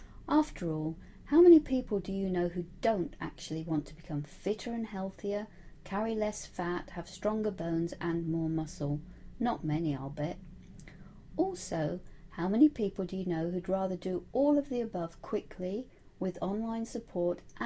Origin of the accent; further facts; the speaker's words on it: England, United Kingdom; Perhaps it's because I'm from England